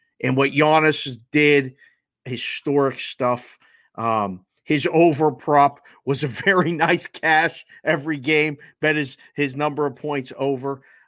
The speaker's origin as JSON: {"language": "English", "town": "Pittsburgh", "region": "Pennsylvania", "country": "United States", "tie": "born or raised there", "also_born_or_lived": "Caribbean", "said": "Was born and raised in Pittsburgh. I actually lived in the Caribbean for almost 2 years."}